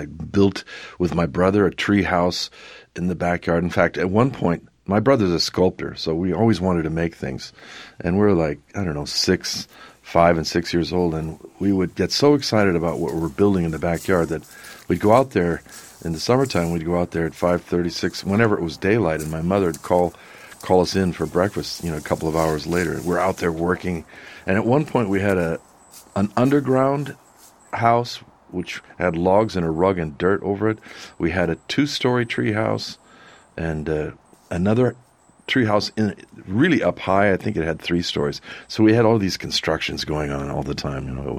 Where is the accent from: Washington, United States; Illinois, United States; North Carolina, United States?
Washington, United States; born there; I was born in the Olympic Peninsula, on the Kitsap Peninsula, across from Seattle. It's a sort of a hard scrabble, not very cultured place